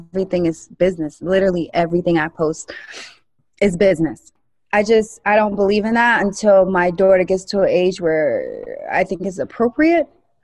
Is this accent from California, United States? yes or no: no; Vero Beach, Florida, United States; And I told myself that I'm from Vero Beach, Florida. It's a great community, everybody, but it's a community that everybody, they're raised up together, they marry together, and the cycle repeats.